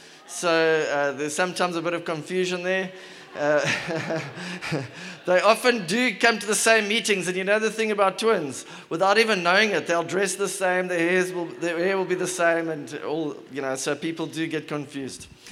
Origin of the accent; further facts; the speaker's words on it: Port Elizabeth, Eastern Cape, South Africa; I come from Port Elizabeth.